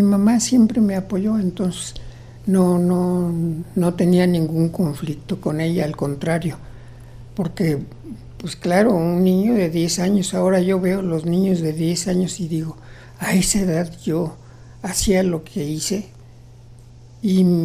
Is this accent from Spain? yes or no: no; Michoacán, Mexico; Yo, por ejemplo, recorría esa distancia entre mi pueblo y Morelia llevando leña en un burro o carbón. Un niño de menos de 10 años haciendo ese viaje